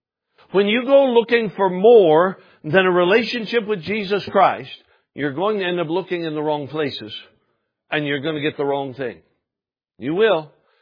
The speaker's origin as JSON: {"language": "English", "region": "Alaska", "country": "United States", "said": "Now, I'm from Alaska, you know that. And Alaska's a unique place."}